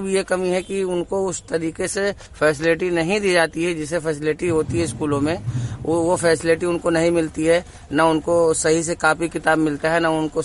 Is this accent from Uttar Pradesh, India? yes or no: yes; Mijhariya Khanpur Mallo, Uttar Pradesh, India; मौजा मिझरिया खानपुर मल्लो